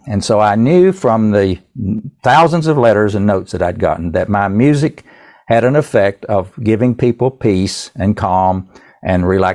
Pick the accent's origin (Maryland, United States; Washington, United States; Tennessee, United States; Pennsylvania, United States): Tennessee, United States; Erwin; born there; now in Winston-Salem, United States; Now, I was born in East Tennessee, in Irwin, Tennessee. That's just across the mountain from Asheville, North Carolina.